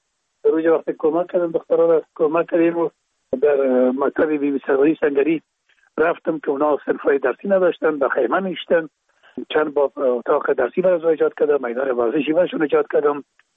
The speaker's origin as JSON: {"language": "Persian", "region": "Kabul", "country": "Afghanistan", "tie": "born or raised there", "said": "موجا در شهید کابل به دنیا آمدیم و موجا مکتب خواندیم"}